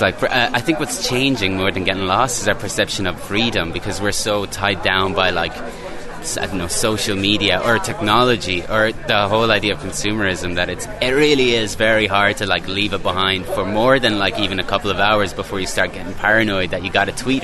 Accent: Ireland; also born or lived in Italy; I grew up in Ireland, and I was born in Italy

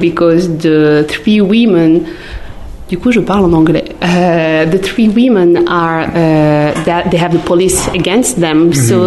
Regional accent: Morocco; I grew up in Morocco, and when you are 17 in Morocco and you're not really into cinema

